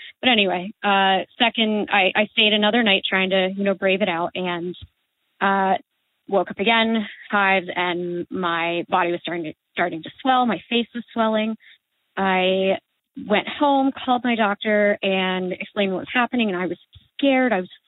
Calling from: Pennsylvania, United States; I'm calling from Pennsylvania

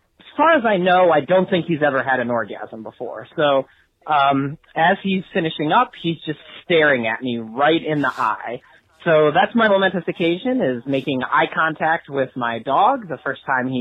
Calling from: San Francisco, California, United States; I'm calling from San Francisco with a momentous occasion.

